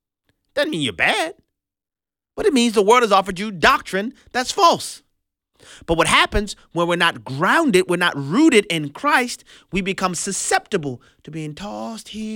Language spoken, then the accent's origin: English; New Orleans, Louisiana, United States; You know, most people know I'm originally from New Orleans.